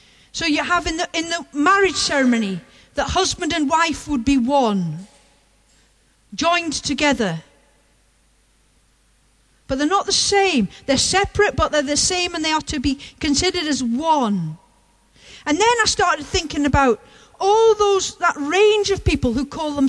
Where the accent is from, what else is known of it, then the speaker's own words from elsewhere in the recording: United Kingdom; I wonder whether that is part of the issue for us as British people when it comes to the whole debate about immigration.